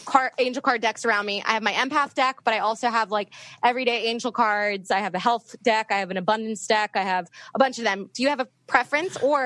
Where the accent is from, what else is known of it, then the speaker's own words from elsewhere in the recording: Franklin Farm, Virginia, United States; cause I grew up in Northern Virginia and I went to Oakton.